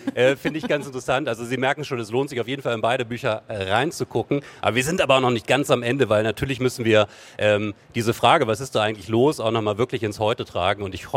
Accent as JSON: {"language": "German", "country": "Germany", "said": "Ich komme wirklich aus dem Grenzgebiet östlich von Wolfsburg, also heute Niedersachsen, Sachsen-Anhalt."}